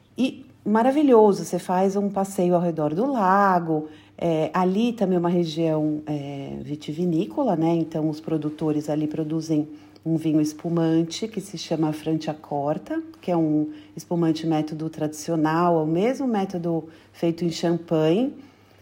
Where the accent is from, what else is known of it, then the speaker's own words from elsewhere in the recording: São Paulo, Brazil; now in Italy; Bom, eu sou paulistana, né? E tinha sempre na minha cabeça uma ideia de vir morar na Itália